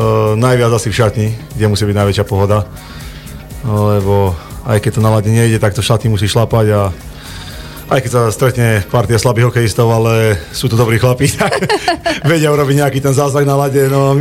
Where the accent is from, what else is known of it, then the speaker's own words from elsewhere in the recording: Zvolen, Banská Bystrica Region, Slovakia; Áno, ja som Zvolenčan rodený.